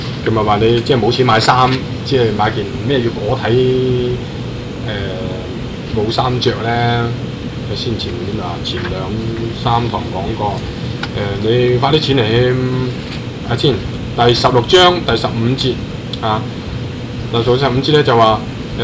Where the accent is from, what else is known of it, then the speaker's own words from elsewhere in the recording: China; 即系口出飞剑啊，唔系我哋中国人嗰啲咳吐嗰啲。